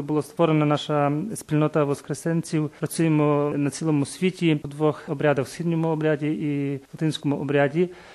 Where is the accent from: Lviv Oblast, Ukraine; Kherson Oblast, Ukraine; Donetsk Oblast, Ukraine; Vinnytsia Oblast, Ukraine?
Lviv Oblast, Ukraine; now in Kraków, Poland; Я родом з Самбірського району Львівської області, з парафії, в котрій працюють священники-місіонажі Матері Божої з Ласалет.